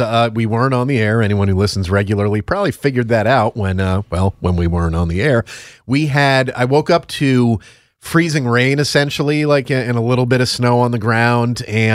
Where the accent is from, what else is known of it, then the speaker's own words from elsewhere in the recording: Northeast, United States; And I'm from the Northeast. I'm usually pretty good at driving in bad weather